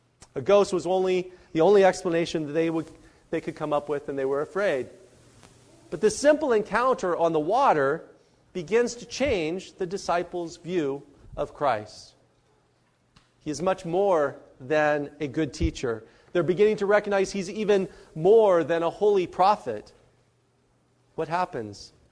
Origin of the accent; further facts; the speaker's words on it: California, United States; I know I experienced this as a teenager where I grew up in San Diego County.